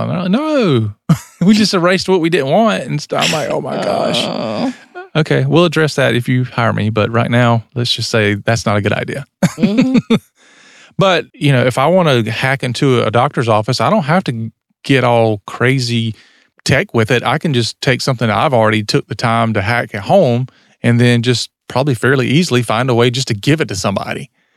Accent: the South, United States; because I know I'm a Southerner

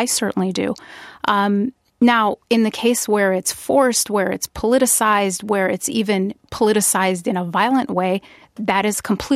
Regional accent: Wisconsin, United States; I'm from Wisconsin, and yeah. You know, college students would walk around that way, and I'm you know, in awe of that.

